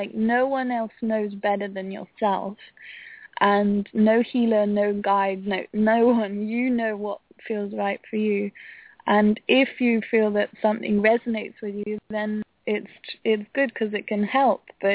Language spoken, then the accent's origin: English; southwest France, France; also born or lived in England; I was born in England, and I lived there till I was 7, then came to France